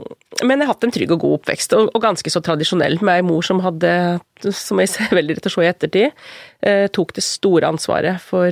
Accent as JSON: {"language": "Norwegian", "town": "Kvam", "region": "Innlandet", "country": "Norway", "tie": "born or raised there", "said": "Jeg har vokst opp I Kvam, som I Little Bygden, midt I Gudbrandsdalen, rett nede ved E6 og jernbanen og Gudbrandsdalslaugen, bodde et steinkast unna."}